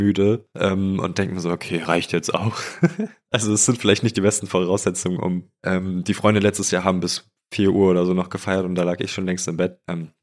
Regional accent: Falkensee, Brandenburg, Germany; wir sind in Falkensee, wo ich herkomme

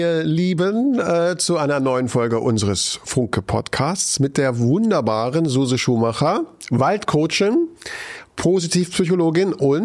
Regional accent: Bremen, Germany; born there; in meinem Geburtsort in Bremen gegründet.

